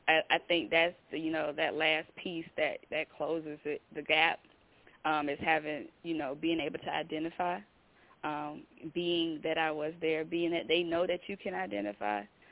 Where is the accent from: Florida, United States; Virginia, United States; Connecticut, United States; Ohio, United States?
Florida, United States; Jacksonville; Jacksonville, Florida.